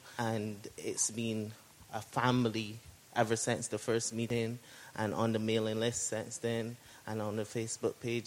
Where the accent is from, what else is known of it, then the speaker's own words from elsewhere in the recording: Barbados; I'm from Barbados, an island in the Caribbean. Great to be here.